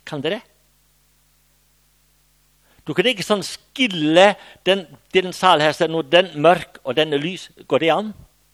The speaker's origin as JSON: {"language": "Danish", "region": "Central Denmark Region", "country": "Denmark", "said": "Jeg er jo også vestjyde."}